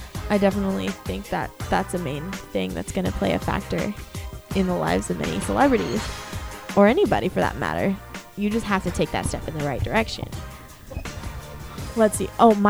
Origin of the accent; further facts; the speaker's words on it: Los Angeles, California, United States; See, for me, it's because I'm from SoCal. I'm from LA, so I go to Universal all the time and seeing all that.